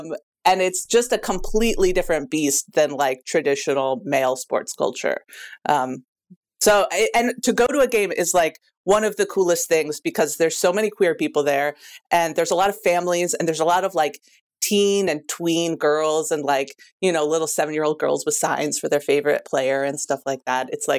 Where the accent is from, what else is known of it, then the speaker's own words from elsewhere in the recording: Pacific Northwest, United States; Well, I'm from the Pacific Northwest, so I watch the Seattle Storm a lot.